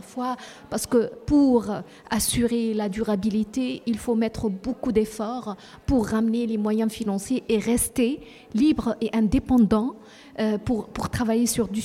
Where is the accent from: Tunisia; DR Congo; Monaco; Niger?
Tunisia; Chez nous en Tunisie, 80% des femmes, 80% des gens qui travaillent dans le domaine de l'agriculture, ce sont des femmes.